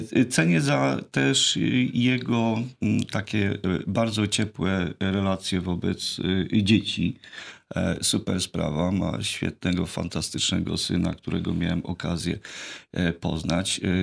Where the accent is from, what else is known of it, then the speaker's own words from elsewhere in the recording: Lubsko, Lubusz Voivodeship, Poland; Obaj pochodzimy z Lubska, to taka ciekawość. Gdzie urodziliśmy się w Lubsku.